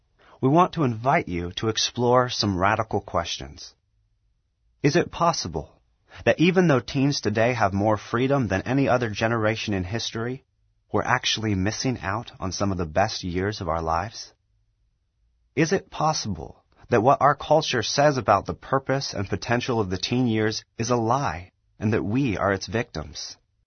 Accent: Oregon, United States; We're 19-year-old twin brothers, born and raised in Oregon, taught at home by our parents, and striving to follow Christ as best we can.

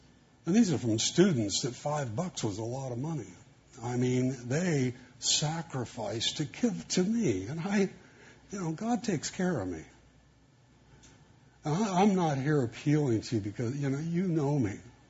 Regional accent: United States; I mean, I'm here realizing as an American, I like to give just so long as it doesn't really cost.

